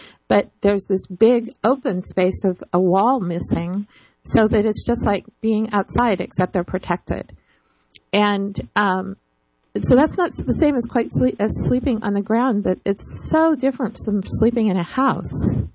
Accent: California, United States; You know, I come from Northern California, and I have, as you probably know, there are a lot of forests in Northern California, and I particularly lived in a forested area.

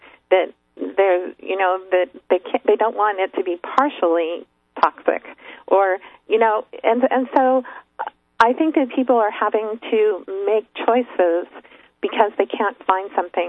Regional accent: Oakland, California, United States; also born or lived in Marin County, United States / San Francisco, United States; I used to live in San Francisco. I was born and raised in Oakland and Marin County, and San Francisco is a place that I know.

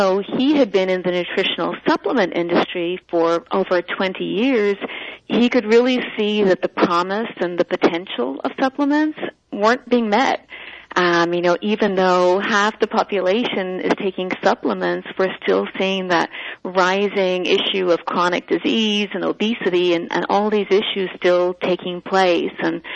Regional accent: Ireland; I grew up in Ireland, and, you know, at that time, a lot of homes were actually heated with coal fires.

